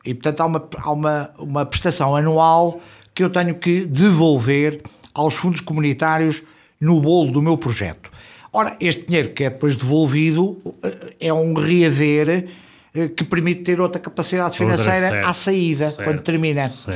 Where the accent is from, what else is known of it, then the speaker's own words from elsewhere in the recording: Viseu, Centro, Portugal; Nascido e criado em Viseu, exatamente.